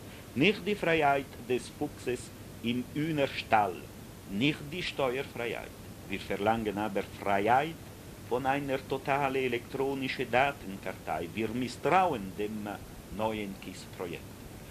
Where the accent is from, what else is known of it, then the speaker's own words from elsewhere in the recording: Ticino, Switzerland; als Tessiner zur Basler Mitteidgenossen, erlaube ich mir heute auch